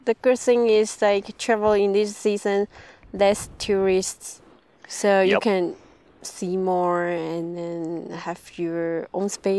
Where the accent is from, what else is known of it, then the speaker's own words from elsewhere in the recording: Taiwan; English is a second language; I am come from Taiwan, like four season, like spring, like very warm.